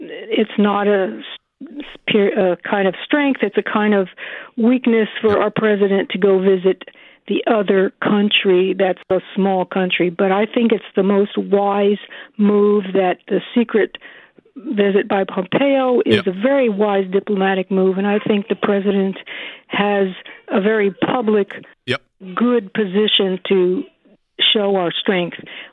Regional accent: California, United States; My comment is, I'm from California, of course.

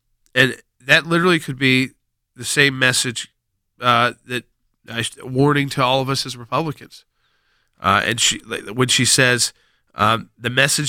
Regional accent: United States; I will tell you, as an American, this is the worst accusation that can be made against you

